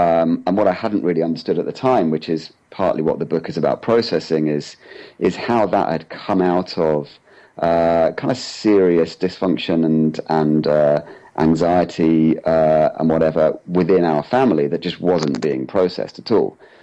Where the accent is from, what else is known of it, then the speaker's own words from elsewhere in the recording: Yorkshire and the Humber, United Kingdom; born there; I was born in Yorkshire, which is a part of the UK, you know, sort of in the middle, I guess, but was very industrial, kind of very beautiful, kind of in the middle of nowhere in some ways.